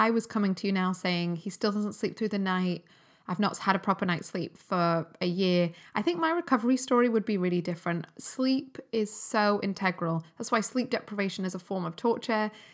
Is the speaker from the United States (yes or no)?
no; England, United Kingdom; accent: English; because I'm English accent